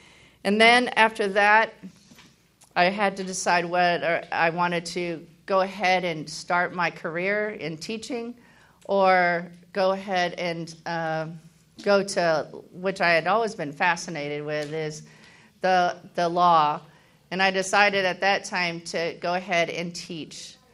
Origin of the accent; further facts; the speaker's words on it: California, United States; And at that time, I am originally from California